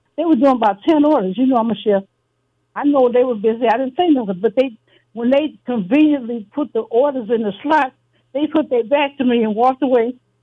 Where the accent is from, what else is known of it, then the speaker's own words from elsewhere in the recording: Battle Creek, Michigan, United States; I'm from Battle Creek, Michigan. But I know what it is to live even rural.